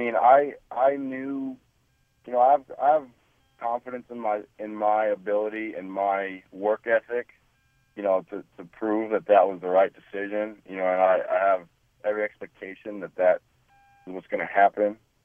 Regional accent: Manchester, Connecticut, United States; I was with my family and a couple of my close friends at my parents' home where I grew up in Manchester, Connecticut.

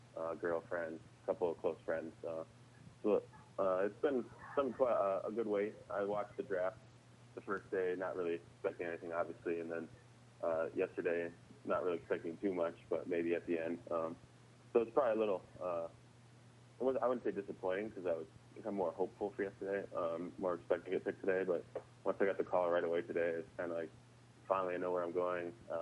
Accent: Wisconsin, United States; I've never talked to him, but I grew up in Wisconsin, so I was always a big fan.

